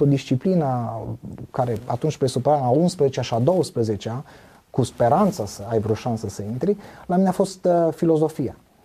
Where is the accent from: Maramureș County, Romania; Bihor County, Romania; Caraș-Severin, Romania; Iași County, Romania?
Bihor County, Romania; Beiuș; am crescut în, dacă vrei așa, în curtea justiției, în localitatea de unde sunt eu, de origine, din Beiuș. Casa noastră este și casa bătrânească este peste drum de judecătorie.